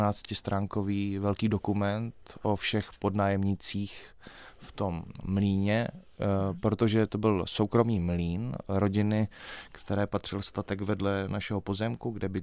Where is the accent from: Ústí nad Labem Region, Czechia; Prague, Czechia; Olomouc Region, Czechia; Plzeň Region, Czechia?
Prague, Czechia; also born or lived in Uherské Hradiště; No, já jsem spíš Pražák, protože asi po roce mého života mě rodiče odvezli do Prahy za tátou, nebo jsme odjeli i s mámou a bráchou